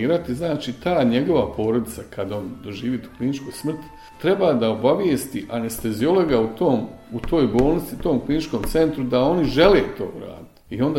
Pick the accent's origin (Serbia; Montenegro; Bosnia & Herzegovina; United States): Bosnia & Herzegovina; I taj mehanizam bi kod nas u Bosni, to je malo otežano